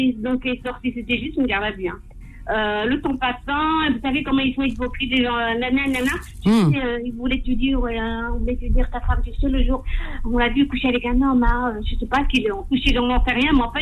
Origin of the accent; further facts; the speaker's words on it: Paris, Île-de-France, France; Je suis presque née, j'ai grandi à Paris. Je me suis mariée. Mon mari avait un appartement, on va dire, dans le 92.